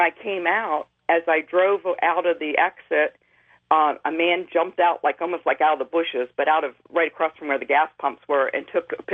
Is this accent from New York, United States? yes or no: yes; Rochester, New York, United States; I'm from Rochester, New York.